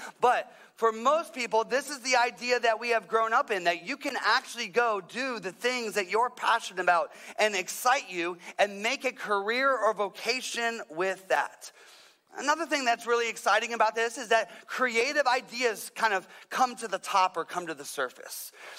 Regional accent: Midwest, United States; now in California, United States; I live in California now. I grew up in the Midwest.

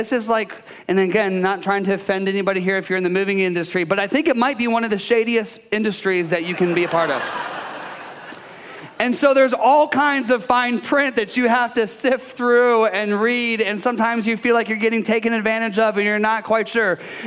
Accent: Michigan, United States; And I'm from Michigan, and jerky is like on high supply because everybody hunts in Michigan.

